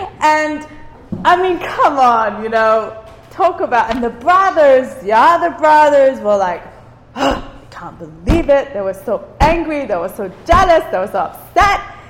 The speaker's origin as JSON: {"language": "English", "country": "Cyprus", "said": "I'm from Cyprus"}